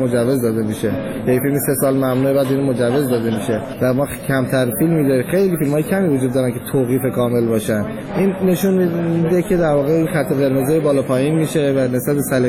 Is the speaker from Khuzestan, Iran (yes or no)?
yes; Abadan, Khuzestan, Iran; من آبادان انتخاب کردم به خاطر اینکه خب طبیعتا شهر خودم بود، اونجا بزرگ شدم، زیست اونجا رو میشناختم، طبیعتا به لهجهش تسلط بیشتری داشتم